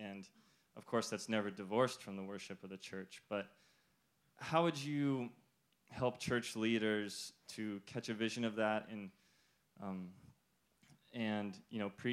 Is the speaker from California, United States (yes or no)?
yes; Santa Barbara, California, United States; I'm from Santa Barbara.